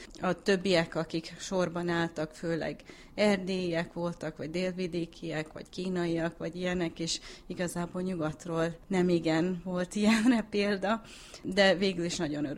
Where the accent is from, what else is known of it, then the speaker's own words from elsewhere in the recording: Chicago, Illinois, United States; first language hu; Én Chicagóban születtem, és első nyelvem magyar volt, azonban 5 éves koromban kezdtem az óvit, aztán az iskolát, és akkor persze ott minden angolul ment.